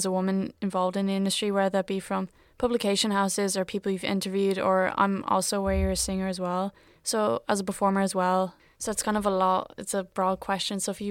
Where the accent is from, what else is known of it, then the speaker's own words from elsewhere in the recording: Wexford, County Wexford, Ireland; now in Dublin, Ireland; So I'm from Wexford, so we sort of have a thing in common of just not being from the city centre. So I moved up to Dublin for college.